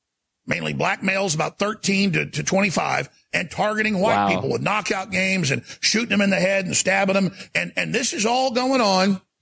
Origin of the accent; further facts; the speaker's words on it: Dallas, Texas, United States; I grew up in Dallas, Texas, and I had a lot of black friends as I played sports.